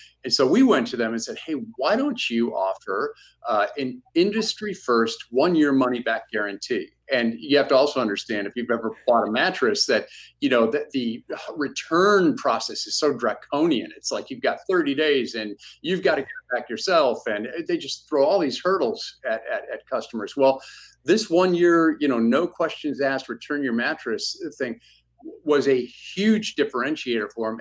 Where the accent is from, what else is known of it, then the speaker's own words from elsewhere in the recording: Detroit, Michigan, United States; I'm a child of Detroit. I grew up in Detroit.